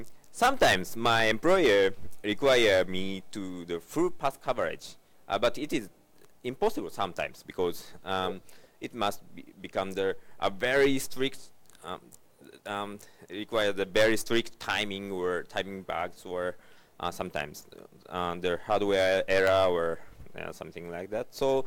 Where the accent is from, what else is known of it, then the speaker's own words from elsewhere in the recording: Kanagawa, Japan; I'm from Kanagawa, next to Tokyo, Japan